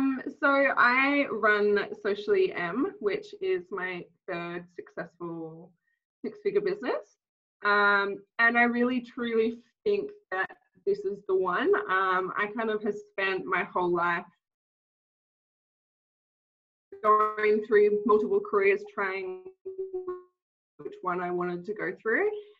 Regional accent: Kalgoorlie, Western Australia, Australia; No, we moved here about 6 years ago, or 7 years this year, actually. So I am from Kalgoorlie, where I met my husband, which is like a mining town.

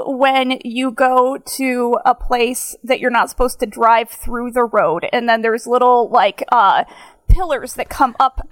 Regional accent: Binghamton, New York, United States; Anyways, Binghamton is where I'm from.

